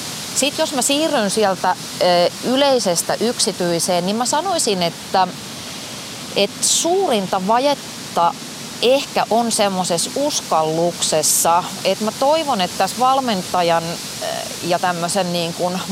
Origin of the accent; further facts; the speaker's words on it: Ypäjä, Kanta-Häme, Finland; Ypäjältä, kyllä. Ypäjän aseman kylältä.